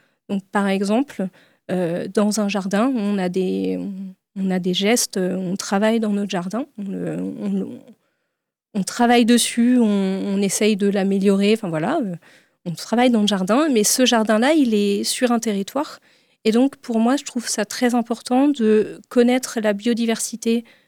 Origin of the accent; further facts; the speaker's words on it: Brittany, France; born there; j'avais besoin de revenir sur ma terre natale en Bretagne.